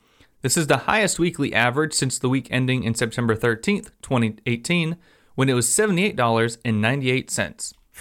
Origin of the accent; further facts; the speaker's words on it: Florida, United States; Growing up in the Panhandle, Florida, snow really isn't common